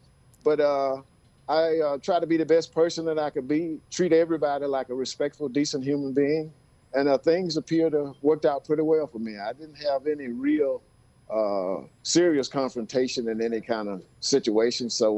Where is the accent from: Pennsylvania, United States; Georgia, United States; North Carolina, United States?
Georgia, United States; Athens; I'm actually from Athens. I went to Clark Central High School, which is about 5 blocks away from the University of Georgia campus.